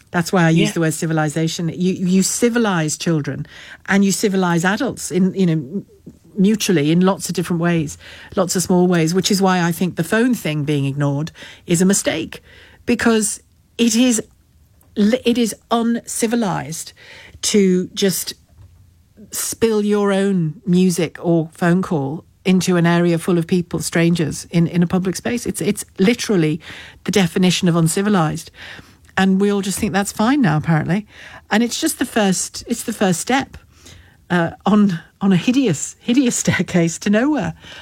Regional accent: Liverpool, North West England, United Kingdom; I've got five older brothers growing up in Liverpool in the 70s

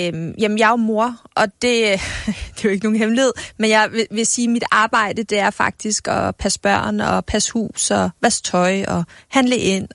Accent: Capital Region, Denmark; jeg er fra Nordsjælland af og er vokset op i store huse og sådan noget

